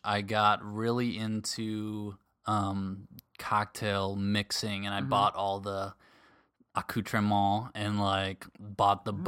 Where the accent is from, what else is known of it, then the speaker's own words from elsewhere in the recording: Minneapolis, Minnesota, United States; No, I had a very idyllic childhood. We were in the suburbs of the Twin Cities, suburbs of Minneapolis.